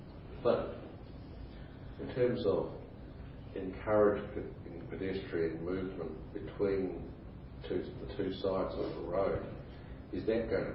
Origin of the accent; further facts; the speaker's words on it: Wellington, New Zealand; I come from Wellington, where people are getting bowled by buses all the time.